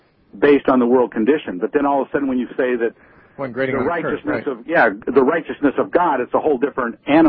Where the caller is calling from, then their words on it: Santa Cruz, California, United States; Yeah, I'm calling from Santa Cruz.